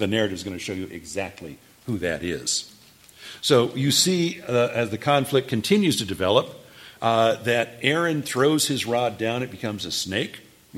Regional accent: Illinois, United States; I don't know much about farmland in Utah, but I'm originally from Illinois. We know about locusts there every 7 years

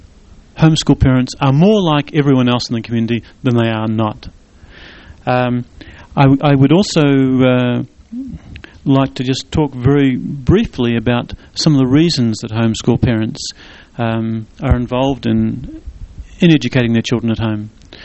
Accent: New Zealand; I'm a New Zealander.

